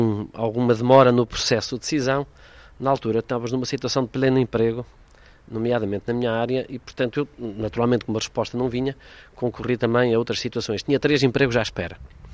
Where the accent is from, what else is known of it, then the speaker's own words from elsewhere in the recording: Porto, Norte, Portugal; Os meus pais viviam em Mirandela, eu tinha tios na aldeia, e portanto eu todos os fins de semana, todas as férias, de facto, quando vinha do Porto, ia para essa aldeia